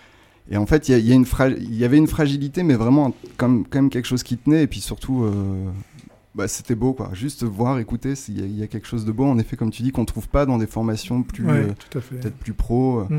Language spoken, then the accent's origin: French; Hauts-de-France, France; Moi, je viens du Nord de la France